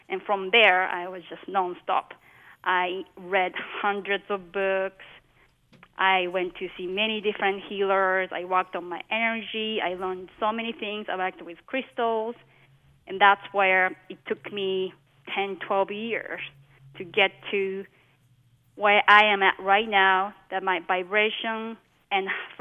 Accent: Tokyo, Japan; Well, I was raised in Tokyo, Japan, where religion is kind of very confused there.

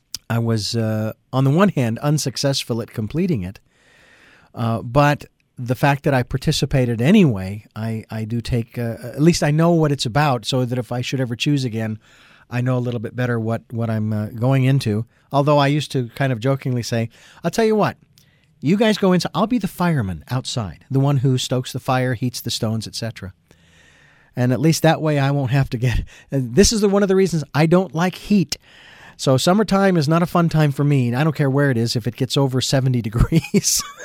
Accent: Phoenix, Arizona, United States; growing up in the Southwest, especially in Phoenix, Arizona, I haven't really latched onto.

